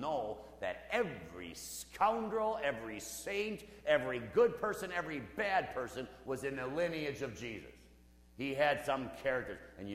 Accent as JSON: {"language": "English", "town": "Milwaukee", "region": "Wisconsin", "country": "United States", "tie": "born there", "said": "Milwaukee, Wisconsin was my place of birth. And a very beautiful city, by the way."}